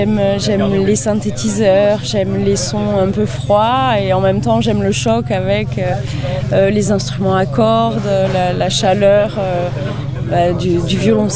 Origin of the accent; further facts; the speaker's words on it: Montpellier, Occitanie, France; on est de Montpellier